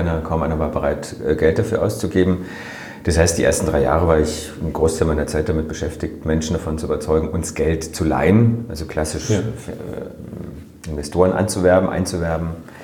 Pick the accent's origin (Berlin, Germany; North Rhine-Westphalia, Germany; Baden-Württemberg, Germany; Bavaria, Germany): Baden-Württemberg, Germany; Freiburg; also born or lived in Netherlands; Ich bin hier in Freiburg groß geworden